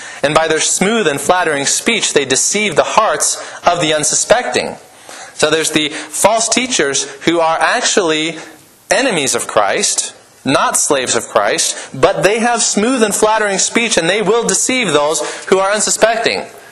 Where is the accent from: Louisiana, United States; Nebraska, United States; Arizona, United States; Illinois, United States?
Nebraska, United States; Lincoln; also born or lived in Wyoming; I grew up in Lincoln. I'm a city slicker.